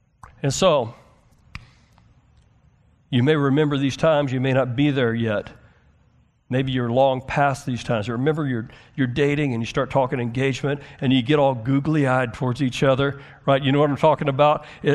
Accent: United States; I'm American, man. I want to rebel.

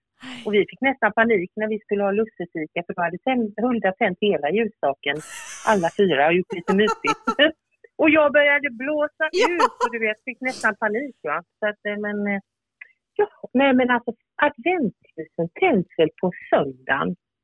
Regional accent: Halland County, Sweden; Det var nämligen så här att jag är ju uppvuxen nere i Halland och min familj hade liksom en egen skog.

